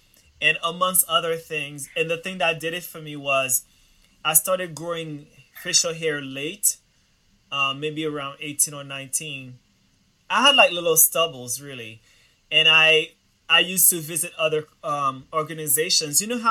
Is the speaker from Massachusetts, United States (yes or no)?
yes; Boston, Massachusetts, United States; I'm from Boston, so it's pretty small.